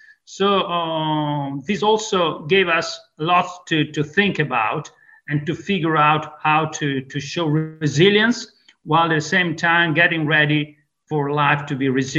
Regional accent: Venice, Veneto, Italy; English is a second language; I'm a Venetian native. In my hometown, Venice, for all your the audience that had the privilege to visiting Venice

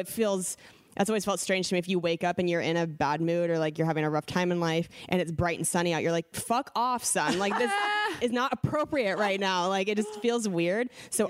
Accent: Spokane, Washington, United States; I grew up in Spokane where it's very seasonal.

